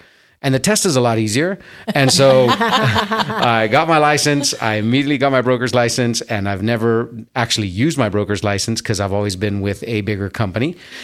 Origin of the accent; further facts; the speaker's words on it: Laredo, Texas, United States; So when I'm originally from Laredo, Texas, and I wanted to be a U.S. Customs House broker.